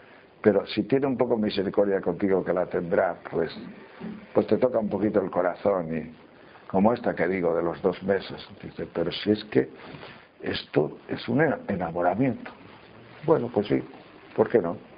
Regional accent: León, Castile and León, Spain; eso que nosotros somos de León, pero de esos que bajaban con rebaños transhumantes

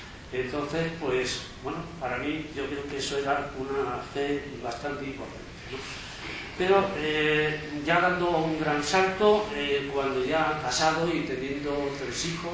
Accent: Andalusia, Spain; dos imágenes muy veneradas en mi pueblo, allá en la provincia de Córdoba

